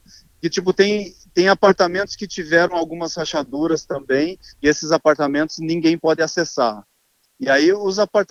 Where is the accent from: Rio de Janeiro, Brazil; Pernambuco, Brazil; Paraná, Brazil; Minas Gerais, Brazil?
Paraná, Brazil; Curitiba; now in Australia; eu sou de Curitiba, no Paraná. E eu tô aqui na Austrália já há mais de 10 anos. Então, né, como a grande maioria dos brasileiros, eu vim, né, como estudante, comecei a minha batalha diária aqui trabalhando, e graças a Deus hoje eu sou australiano, né?